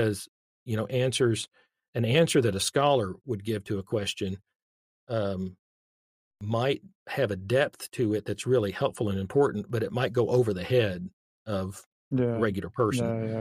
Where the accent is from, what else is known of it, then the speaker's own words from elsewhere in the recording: Arkansas, United States; that somebody in Arkansas not that being from Arkansas is necessarily bad, but you know, it's not like I'm from Cambridge or Oxford or, you know, someplace that will quote already sounds smart.